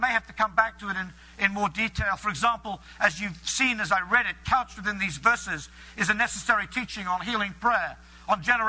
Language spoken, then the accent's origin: English; England, United Kingdom; Now, I'm speaking American there. In England, we say futile.